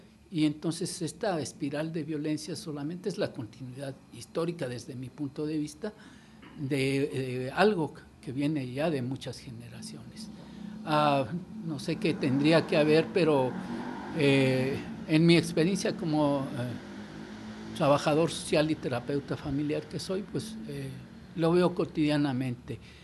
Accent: Mexico City, Mexico; now in Xalapa, Mexico; Tengo 18 años aquí en Jalapa, soy originario del Distrito Federal. Vengo huyendo también de la violencia.

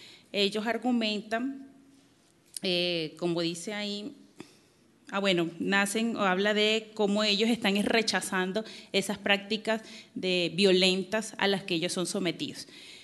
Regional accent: Colombia; Vengo de Colombia.

